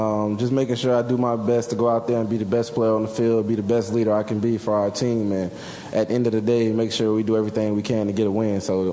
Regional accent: Florida, United States; playing in Florida is always special in my heart. You know, just go back and play in my hometown

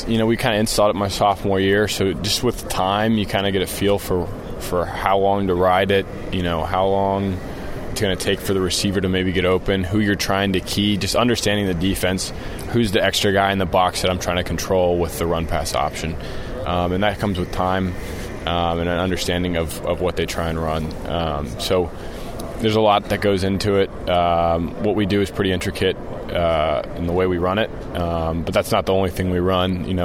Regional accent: Dallas, Texas, United States; born there; You know, I was born in Dallas.

